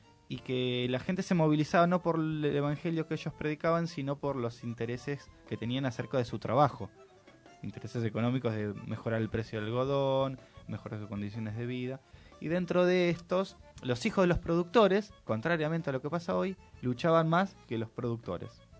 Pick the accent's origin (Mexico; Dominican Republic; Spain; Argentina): Argentina; todos sabemos que nosotros como Argentina tenemos una como una matriz productiva